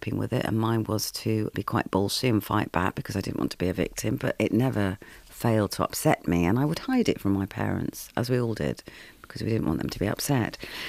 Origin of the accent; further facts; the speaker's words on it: West Midlands, United Kingdom; as a 13-year-old growing up in the West Midlands in the 70s